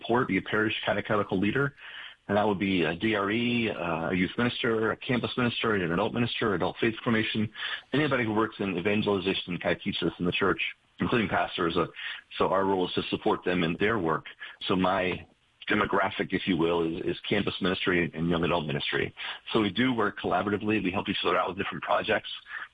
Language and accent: English; Florida, United States; I grew up in Florida, and I grew up in a Baptist household.